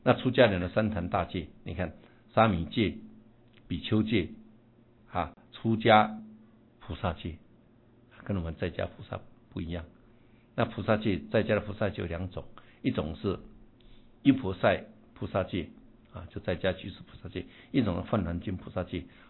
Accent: China; 你看我们中国人蛮聪明的啊！

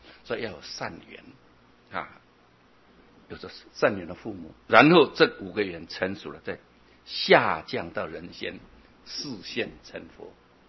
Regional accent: China; 所以为什么很多我们中国人学了佛以后就说：“哎呀，佛陀啊，你为什么不来降生在我们中国呢？

